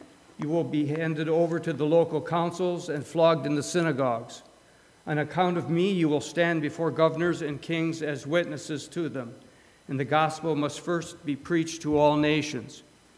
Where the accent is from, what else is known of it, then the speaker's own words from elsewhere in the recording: Cleveland, Ohio, United States; my hometown Cleveland Browns.